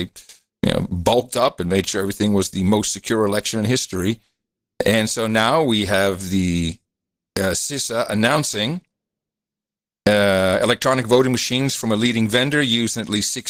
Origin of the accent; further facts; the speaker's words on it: Netherlands; I'm personally from the Netherlands, so.